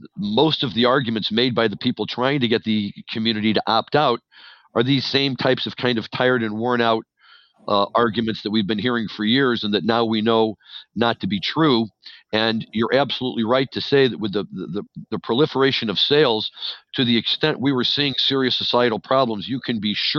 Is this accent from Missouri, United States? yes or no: yes; St. Louis, Missouri, United States; And as a person who was born and raised in St. Louis, it would be great to see it down there